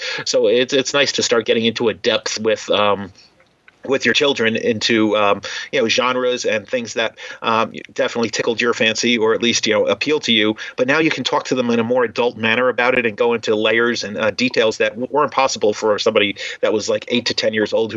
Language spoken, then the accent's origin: English; Jacksonville, Florida, United States; from Jacksonville.